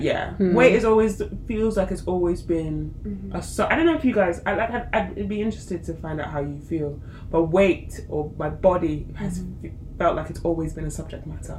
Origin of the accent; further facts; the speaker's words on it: Sheffield, Yorkshire and the Humber, United Kingdom; one of three black people, because I grew up in Sheffield.